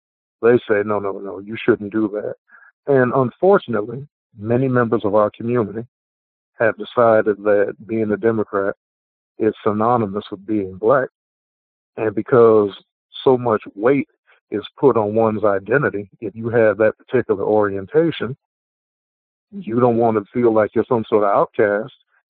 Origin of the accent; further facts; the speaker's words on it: Savannah, Georgia, United States; I grew up in Midtown Savannah, Georgia. Stable, lower middle income Black community.